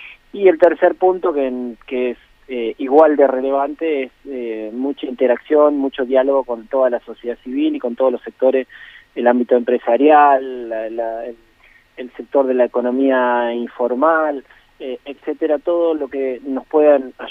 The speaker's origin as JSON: {"language": "Spanish", "town": "Concepción del Uruguay", "region": "Entre Ríos", "country": "Argentina", "tie": "born or raised there", "also_born_or_lived": "Villaguay", "moved": "yes", "lives_now": "Buenos Aires, Argentina", "said": "Sí, nací en Villaguay en realidad. Ajá. Pero viví la mayor parte de mi vida de niño joven, digamos, en Concepción del Uruguay hasta que después decidí instalarme en Buenos Aires, pero bueno, en mi ciudad, mi espacio es Concepción del Uruguay y tengo todos mis hermanos allí en esa ciudad."}